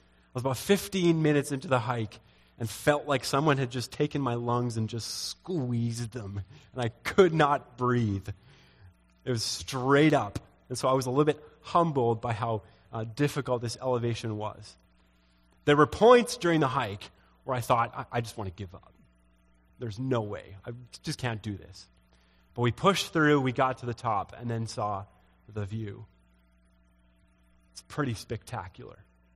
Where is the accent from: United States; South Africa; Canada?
Canada; Edmonton, Alberta; So I grew up in Edmonton, big city, fairly big city. Right? There's a lot of light pollution, so in the evenings you don't see the stars very well.